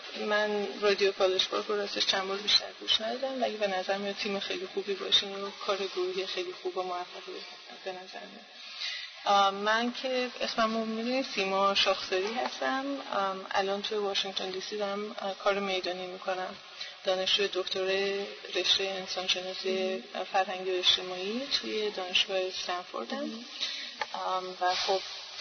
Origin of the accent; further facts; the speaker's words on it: Iran; moved away as an adult; now in California, United States; 17 ساله از ایران اومدم بیرون، تو کالیفرنیا زندگی میکنم، تمام 17 سالم کالیفرنیا بودم.